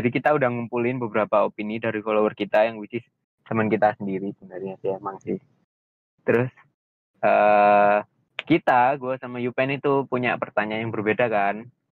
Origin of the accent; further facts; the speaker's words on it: Sidoarjo, East Java, Indonesia; now in Bogor, Indonesia; gue dari Bogor. Gue dari Sidoarjo yang merantau ke Bogor buat kuliah.